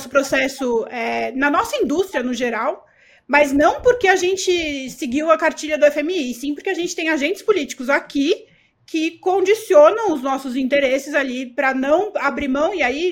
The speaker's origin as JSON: {"language": "Portuguese", "region": "São Paulo", "country": "Brazil", "said": "Como paulistana raiz"}